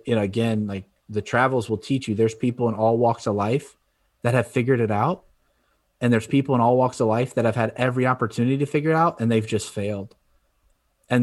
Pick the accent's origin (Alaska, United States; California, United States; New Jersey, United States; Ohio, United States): Ohio, United States; now in Florida, United States; I'm a Browns fan. I'm from Ohio. I live in Florida now, but I'm a Browns fan.